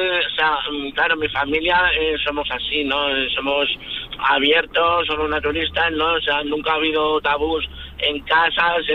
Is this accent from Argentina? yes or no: no; Marines, Valencian Community, Spain; Yo tengo 43 años y desde mis 23 soy conductor de autobús. Vale, soy de Valencia, Marines, Valencia.